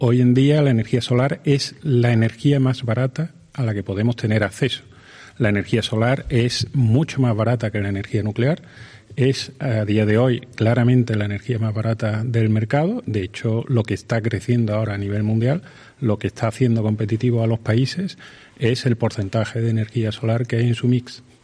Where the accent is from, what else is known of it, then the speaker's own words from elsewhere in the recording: Spain; moved away; Y lo hicimos los españoles que nos fuimos de España después de que nos llamaran delincuentes por producir energía.